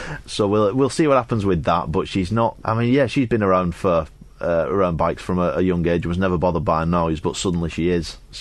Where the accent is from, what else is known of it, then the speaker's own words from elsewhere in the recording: Wigan, North West England, United Kingdom; From Wigan.